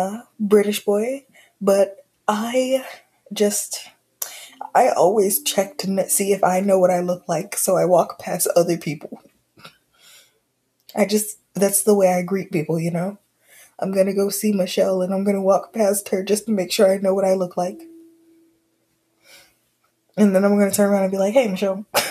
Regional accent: Brooklyn, New York, United States; accent: Brooklyn; I'm from Brooklyn, so I have kinda

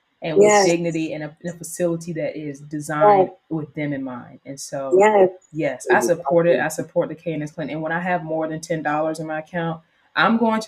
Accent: Savannah, Georgia, United States; So I'm from Savannah, Georgia, mm-hmm. West Side all day. And one of my goals is to go back to Savannah and open a clinic like smack dab in the middle of my neighborhood.

